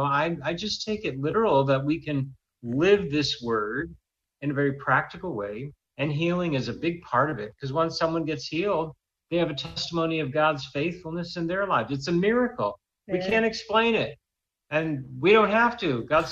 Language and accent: English; Israel; she just lit up when I told her I was from Israel.